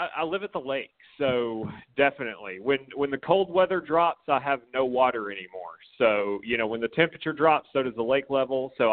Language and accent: English; Corner, Alabama, United States; I grew up in Corner, Alabama. And if you don't know where that is, you never will, because it's in the middle of nowhere.